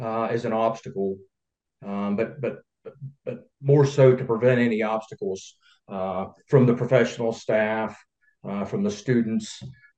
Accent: West Virginia, United States; I'm born and raised in Taylor County. I've lived in Grafton, Flemington, and now we're back in Prunnytown.

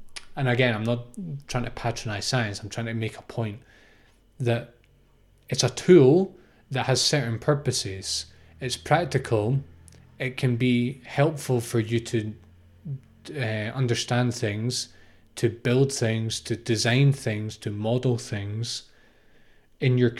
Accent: United Kingdom; I'm going to say spanner because I'm British, but I understand that in America you call it a wrench.

